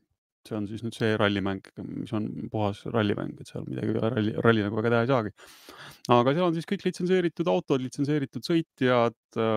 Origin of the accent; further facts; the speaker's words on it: Tartu, Tartu County, Estonia; üks katsega näiteks minu kodulinnast Tartust